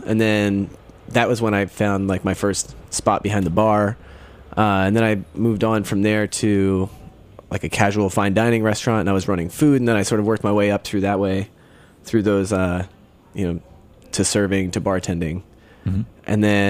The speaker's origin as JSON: {"language": "English", "town": "Philadelphia", "region": "Pennsylvania", "country": "United States", "tie": "born or raised there", "lives_now": "North Carolina, United States", "said": "I grew up in Philadelphia."}